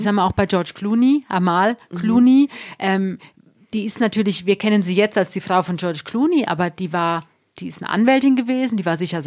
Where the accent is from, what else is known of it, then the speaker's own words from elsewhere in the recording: Hesse, Germany; now in Munich, Germany; ich bin ja jetzt seit 20 Jahren in München, also von daher, das zeigt ja schon, wie mir München ans Herz gewachsen ist. Ich komme ja eigentlich aus Südhessen, aus der Nähe von Frankfurt.